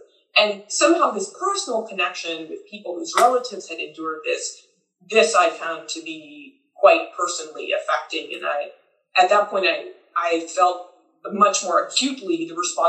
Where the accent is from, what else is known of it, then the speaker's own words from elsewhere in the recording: United States; certainly I found that the position of being an American worked both ways.